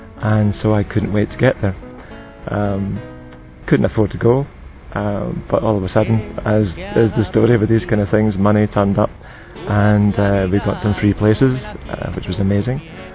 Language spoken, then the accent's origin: English; Scotland, United Kingdom; I'm from Scotland.